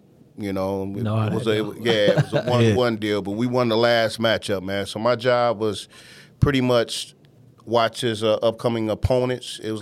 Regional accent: Detroit, Michigan, United States; I grew up in Detroit, West Side, Finkel, Puritan, Main Street, Myers.

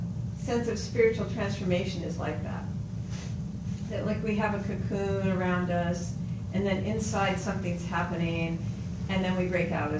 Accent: Oregon, United States; I grew up in Oregon, so I'm one of those really weird people.

